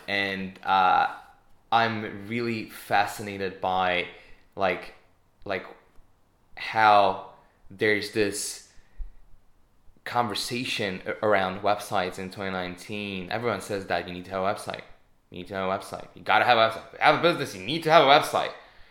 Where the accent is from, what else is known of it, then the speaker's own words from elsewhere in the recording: Hungary; English is a second language; moved away as an adult; now in United Kingdom; So I am from Eastern Europe. I'm Hungarian. Don't be fooled by the accent or with the accent. I came over to the UK 4 years ago knowing nothing about digital marketing.